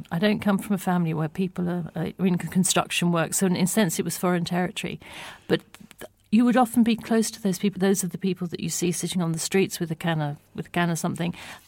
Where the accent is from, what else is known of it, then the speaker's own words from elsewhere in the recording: Cork, County Cork, Ireland; moved away; But I came from the city, so we came from Cork.